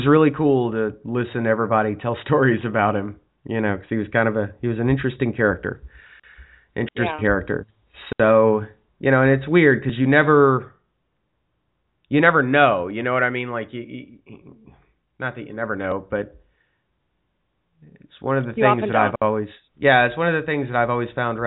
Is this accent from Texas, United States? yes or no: yes; Lubbock, Texas, United States; born there; I was born in Lubbock, but I was so little, I don't remember it.